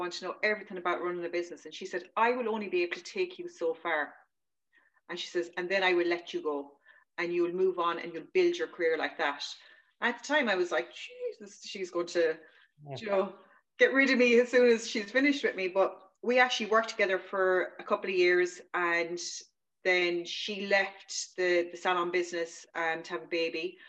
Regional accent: London, United Kingdom; born there; I was born in London, and I have a lot of family over there, so I'd go over and back quite a lot.

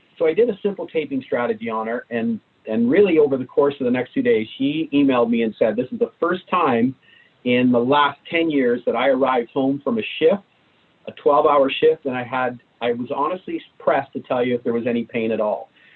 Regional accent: Lindsay, Ontario, Canada; We've had a lot of NHL players come out of my small community, and it's been great for me because I grew up with them.

